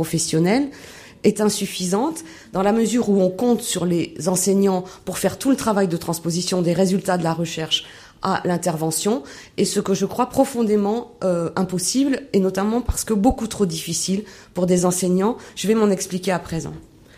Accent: Auvergne-Rhône-Alpes, France; also born or lived in Lyon / Geneva; je viens de regagner mon pays natal depuis... Et ma ville natale, d'ailleurs, depuis la rentrée, puisque je suis maître de conférence à l'UFM d'Auvergne depuis la rentrée.

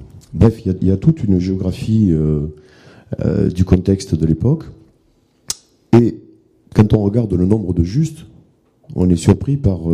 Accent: Perpignan, Occitanie, France; je suis enseignant, je viens de Perpignan.

